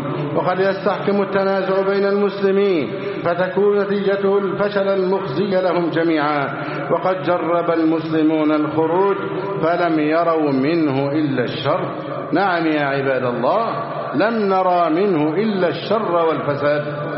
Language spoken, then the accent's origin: Arabic; Egypt; اللهم احفظ بلدنا مصر أمنا أمانا